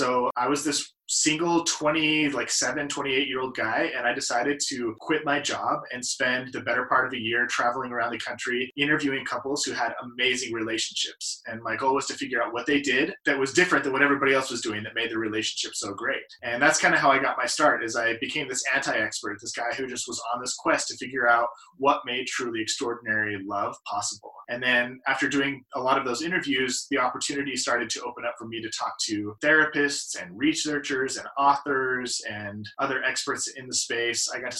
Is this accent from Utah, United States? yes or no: yes; Salt Lake City, Utah, United States; I grew up in Salt Lake City.